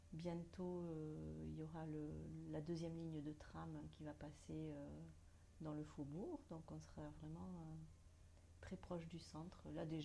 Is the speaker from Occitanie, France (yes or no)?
yes; Castelnaudary, Occitanie, France; now in Nantes, France; Non, je suis originaire du sud-ouest, donc de Castelnaudary.